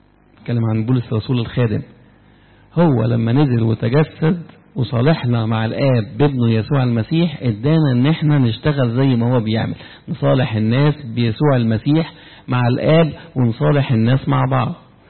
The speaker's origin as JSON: {"language": "Arabic", "region": "Upper Egypt", "country": "Egypt", "accent": "Sa'idi", "said": "بتكلم صعيدي، الحمد لله. يعني ايه؟ تنسى لغة بلدك؟"}